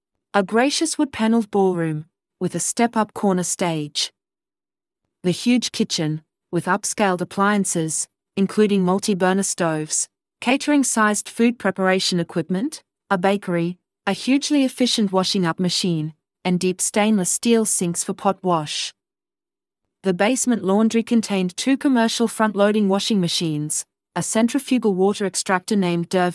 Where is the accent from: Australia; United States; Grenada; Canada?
Australia; Sydney, New South Wales; my transplanted British parents, whilst I was growing up in Sydney.